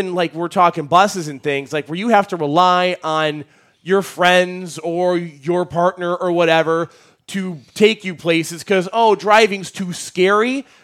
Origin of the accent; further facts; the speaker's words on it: Detroit, Michigan, United States; if you are living somewhere like where I grew up in Detroit